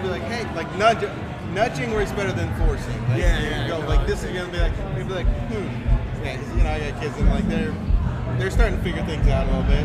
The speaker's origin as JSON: {"language": "English", "town": "Cleveland", "region": "Ohio", "country": "United States", "tie": "born or raised there", "said": "I grew up in Cleveland, and so, yeah, I've been listening to it since I was a kid"}